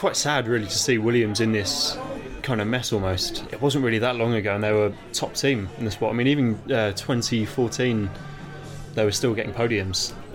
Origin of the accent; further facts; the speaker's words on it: East of England, United Kingdom; not just because we're from Norfolk